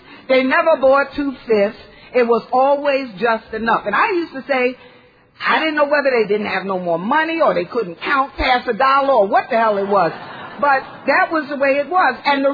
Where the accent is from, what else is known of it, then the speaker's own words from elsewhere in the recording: Harlem, New York, United States; now in New Jersey, United States; I live in New Jersey now, but by way of Harlem, USA. I was born and bred in Harlem.